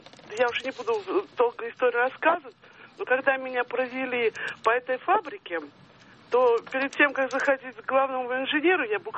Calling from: Saratov, Saratov Oblast, Russia; Я звоню вам из Саратова.

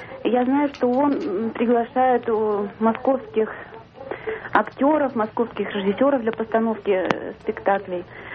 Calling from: Perm, Perm Krai, Russia; я из Перми.

